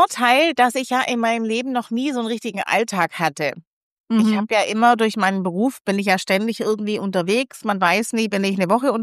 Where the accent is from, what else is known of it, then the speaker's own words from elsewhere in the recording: Baden-Württemberg, Germany; Entschuldige mal, ich bin Schwabe.